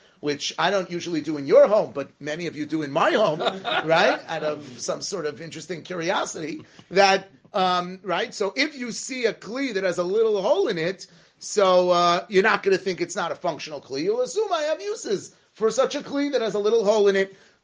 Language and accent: English; Beverly Hills, California, United States; In the shul I grew up in Beverly Hills, the Rav was a Kohen, sort of.